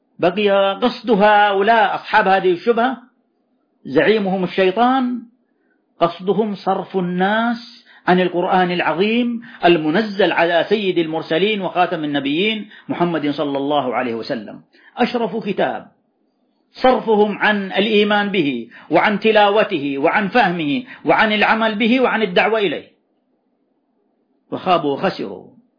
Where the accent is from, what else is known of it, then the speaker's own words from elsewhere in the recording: Saudi Arabia; بلادنا المملكة العربية السعودية